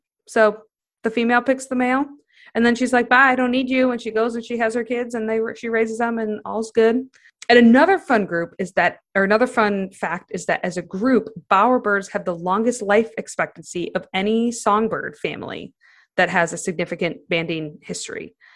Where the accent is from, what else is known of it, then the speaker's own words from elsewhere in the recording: Midwest, United States; accent: Midwest; Probably no one knows what I said because my Midwest accent was so strong just now.